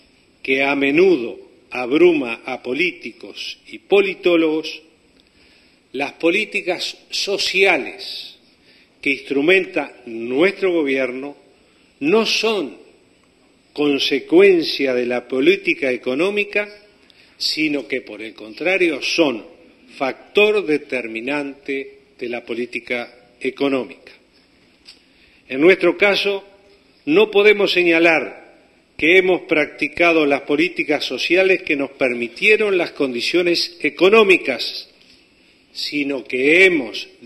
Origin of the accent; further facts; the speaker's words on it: Uruguay; como ciudadano uruguayo